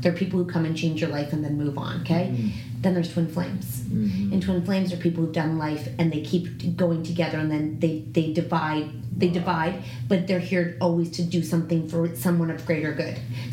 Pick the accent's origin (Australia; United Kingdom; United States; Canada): Canada; and I'm a Canadian.